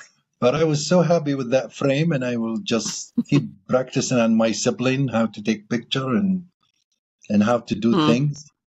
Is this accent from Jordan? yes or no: yes; Jordan; moved away as an adult; also born or lived in Jenin, Palestine / United States; Yes, I'm from Jenin, and I was raised in Jordan. My family get kicked out, and I was raised in Jordan. And when I was 23, I went to the U.S. I was in the U.S. until I was 40. Then I moved back here.